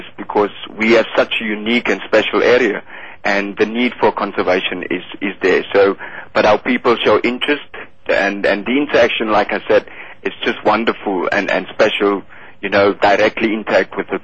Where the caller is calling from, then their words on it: Steinkopf, Northern Cape, South Africa; I'm calling from South Africa, actually from a small town called Steinkopf. And this town is actually bordering Namibia in the north and has a population density of about 8,500 people. So it's actually a very small little town.